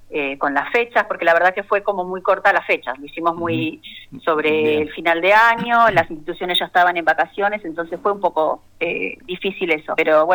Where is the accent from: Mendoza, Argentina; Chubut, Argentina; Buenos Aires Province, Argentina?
Buenos Aires Province, Argentina; Saldungaray; born there; Soy nacida en Saldungaray.